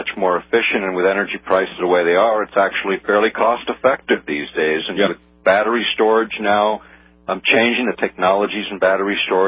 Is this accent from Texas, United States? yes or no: no; Alaska, United States; born there; I was born in Alaska.